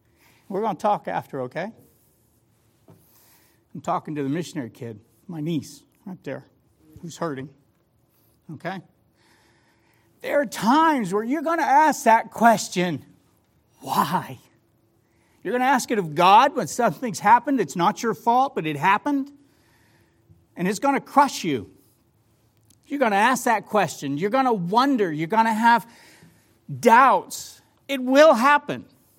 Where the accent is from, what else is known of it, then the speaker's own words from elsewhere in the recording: Laredo, Texas, United States; born there; also born or lived in South Carolina; I was born in Laredo, Texas, down on the Rio Grande. The reason I was born there was because my mama was there at the time.